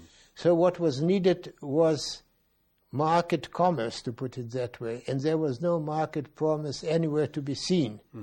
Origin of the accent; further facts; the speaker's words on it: Slovenia; You see, now my hometown, but let's say Slovenia in general